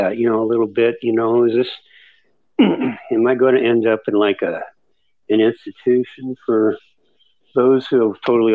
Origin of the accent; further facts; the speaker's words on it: Colorado, United States; You know, I came from Colorado, and I thought there were trees there